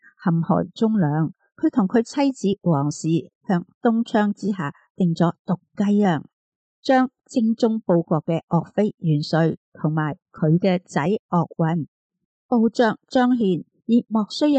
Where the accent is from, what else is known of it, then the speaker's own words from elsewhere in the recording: Guangdong, China; 我哋广东人就叫佢做油炸鬼